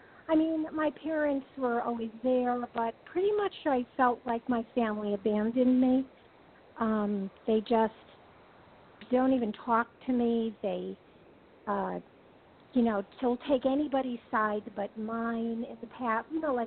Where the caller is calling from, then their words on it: California, United States; I'm calling from California.